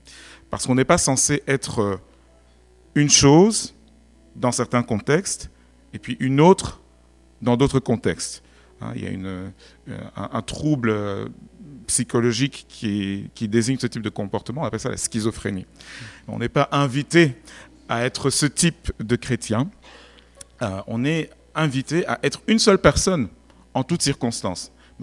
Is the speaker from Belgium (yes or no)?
yes; Belgium; also born or lived in Cameroon; now in Germany; J'ai pris mon vol depuis Bruxelles, qui est ma ville d'adoption. J'ai grandi en Belgique. Je suis né au Cameroun, mais j'habite maintenant en Allemagne.